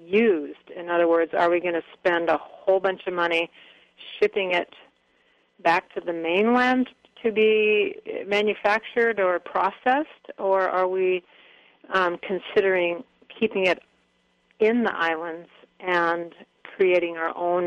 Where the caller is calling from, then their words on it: Kauai, Hawaii, United States; I'm calling from Kauai.